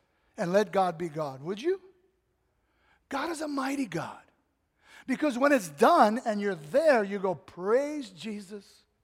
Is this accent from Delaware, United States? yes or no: no; Kalihi, Hawaii, United States; I'm a Kalihi boy, okay? I grew up in Kalihi.